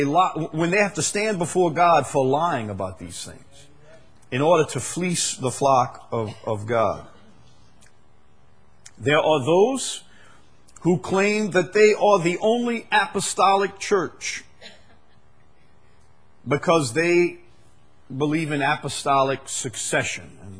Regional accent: Chalmette, Louisiana, United States; I'm a simple person. I'm from Chalmette. I mean, how complicated can that be?

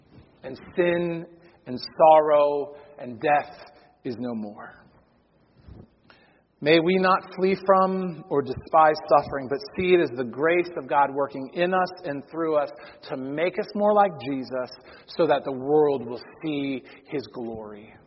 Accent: Connecticut, United States; I always remember that as a kid, because every kid in Connecticut, growing up in Connecticut, knows the story of Nathan Hale.

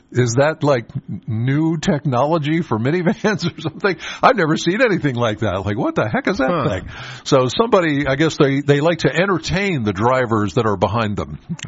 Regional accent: Penns Valley, Pennsylvania, United States; I'm from Penns Valley. So as I'm approaching Center Hall, here I'm coming up

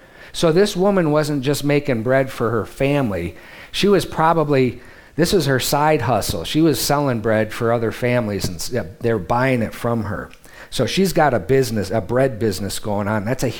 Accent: Detroit, Michigan, United States; No, I'm not. I'm from Detroit. Hardly.

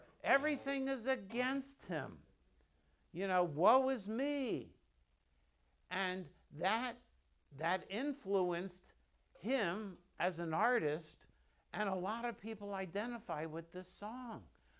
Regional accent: Lake Wales, Florida, United States; I come from Lake Wales. I live in Lake Wales.

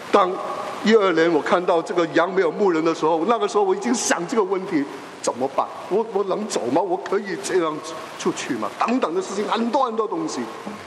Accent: China; 我们中国人呢？这是吃海参的地方，海参崴，吃海参。

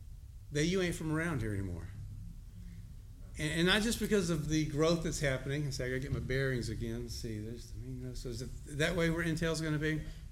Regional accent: Georgia, United States; accent: Southern; You might occasionally hear me slip into my native tongue. It's Southern. It's from Georgia.

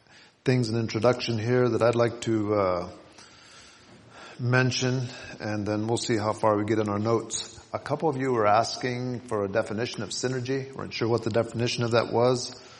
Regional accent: Costa Rica; English is a second language; So I grew up in Costa Rica, 8th grade education, and I say I grew up in the bushes, and I did not learn English.

